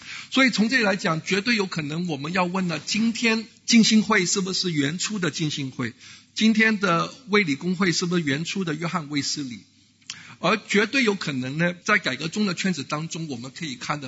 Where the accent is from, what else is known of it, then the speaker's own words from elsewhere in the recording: Malaysia; 因为现在我们马来西亚人在吵架